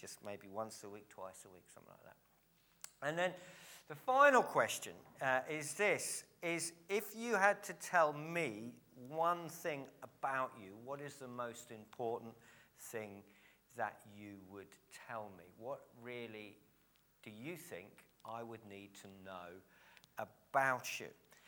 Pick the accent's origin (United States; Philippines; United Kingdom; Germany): United Kingdom; Cambridge, East of England; now in Sutton Coldfield, United Kingdom; Those who don't know me, I'm from Cambridge, but I'm minister of a church in Sutton Coalfield on the edge of Birmingham.